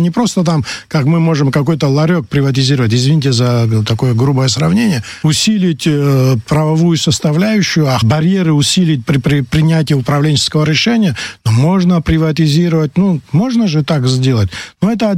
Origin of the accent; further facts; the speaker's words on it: Tkvarcheli, Abkhazia, Georgia; я сам квартирский человек. Понимаете, я там родился, это мой родной город.